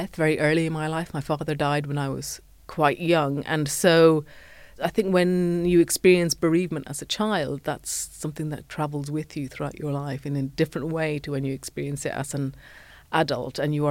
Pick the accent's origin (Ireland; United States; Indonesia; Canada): Ireland; I was very interested in Gothic fiction, being Irish, of course, the inventors of the Gothic, it is always with us.